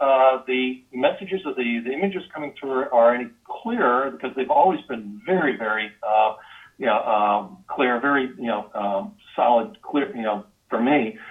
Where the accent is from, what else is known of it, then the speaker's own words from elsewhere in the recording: New York, United States; I do not speak Hebrew. I know some Yiddish from growing up in New York, but that's about as close as I get.